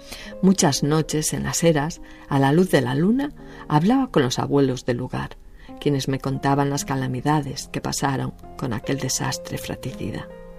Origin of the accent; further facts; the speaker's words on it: Spain; como buen español, sin leer antes las condiciones del dichoso contrato